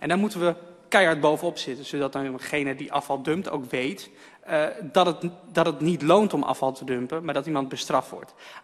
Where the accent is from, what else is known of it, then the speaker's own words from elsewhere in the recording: Diever, Drenthe, Netherlands; now in Groningen, Netherlands; Ik ben opgegroeid in Diever in Drenthe en daar hadden we 2 containers, inmiddels zelfs 3 afvalcontainers. Inmiddels is het 2024 en ik woon in Groningen, in de Weijert